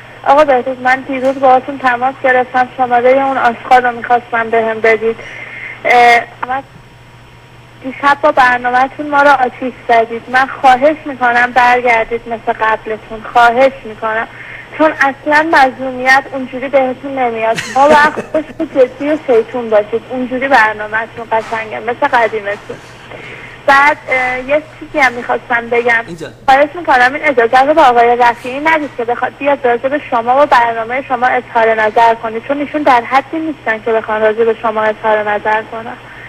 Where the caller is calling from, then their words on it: Karaj, Alborz, Iran; از کرجم زنگ.